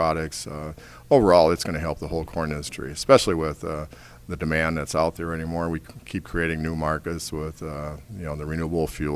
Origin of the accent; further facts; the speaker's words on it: Claremont, Minnesota, United States; from Claremont, Minnesota, which is between Owatonna and Rochester